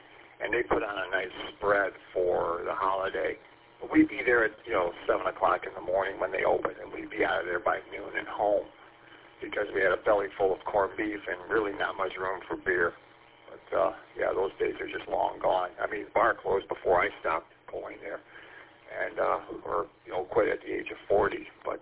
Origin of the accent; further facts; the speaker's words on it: St. Clair Shores, Michigan, United States; How many times I grew up in St. Clair Shores and how many times I had to party. I'd party out in Wayne Westland area